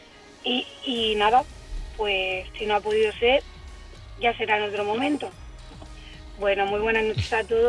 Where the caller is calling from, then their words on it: Barcelona, Catalonia, Spain; de Barcelona.